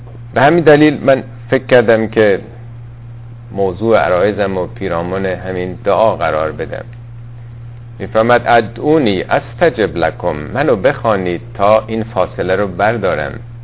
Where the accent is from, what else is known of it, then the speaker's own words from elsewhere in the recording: Iran; چون ما هم ایرانی هستیم و زبان عربی برامون یه مقداری دشوار هست